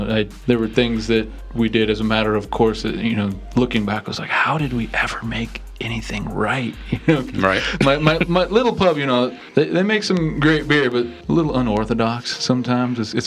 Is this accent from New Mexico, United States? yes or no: yes; New Mexico, United States; I grew up in New Mexico, and in college I studied photojournalism